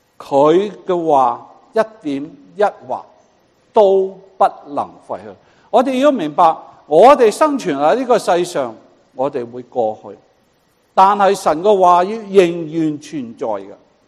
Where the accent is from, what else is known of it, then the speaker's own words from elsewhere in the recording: China; 就好像我们中国人一样，我哋明白太同大係爭乜嘢？